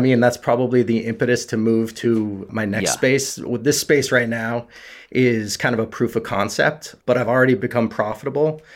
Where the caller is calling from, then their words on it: Gloucester, Massachusetts, United States; I'm calling from Gloucester, Massachusetts.